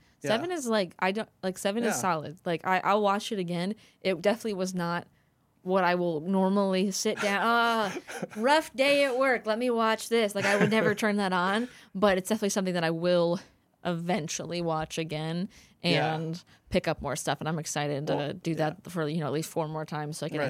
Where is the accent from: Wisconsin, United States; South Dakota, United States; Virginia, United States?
Wisconsin, United States; he's from Wisconsin, and I'm from Wisconsin